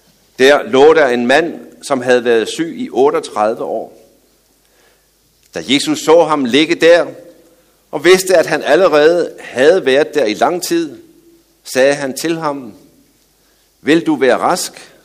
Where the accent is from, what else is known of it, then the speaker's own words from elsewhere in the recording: Region of Southern Denmark, Denmark; hvis man bor sådan nede i det sydlige Danmark, hvor jeg er vokset op.